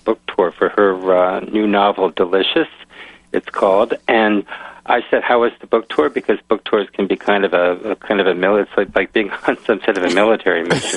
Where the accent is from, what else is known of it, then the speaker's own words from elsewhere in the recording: United States; I absolutely agree with you, and I find makes me, as an American, makes me hugely proud.